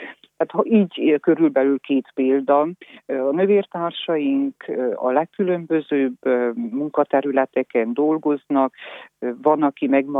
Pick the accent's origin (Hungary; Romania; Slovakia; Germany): Romania; Tușnad, Harghita; Én Nagytusnádon születtem, egy egyszerű kis családban. Nem ismertünk szerzeteseket, kommunizmusba születtem, nőttem fel.